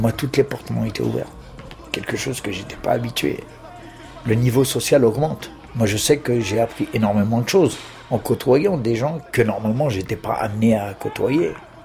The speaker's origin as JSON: {"language": "French", "town": "Vitry-sur-Seine", "region": "Île-de-France", "country": "France", "tie": "born or raised there", "said": "Je suis l'aîné de 5 enfants. J'ai grandi à Vitry-sur-Seine, dans la banlieue sud, dans une cité assez difficile."}